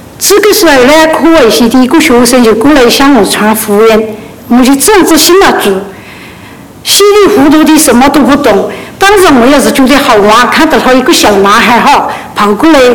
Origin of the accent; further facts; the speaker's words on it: Hunan, China; accent: Hunan; also born or lived in Guiyang; 我是一个湖南人，在贵阳工作，在贵阳时我说一口贵阳话，但是满口湖南腔。来到这里以后要说普通话，我说出来的，有的人说我是四川人，有的人又说我是湖南人，